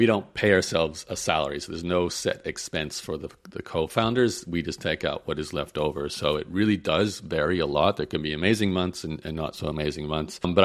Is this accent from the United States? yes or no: no; Australia; I grew up in Australia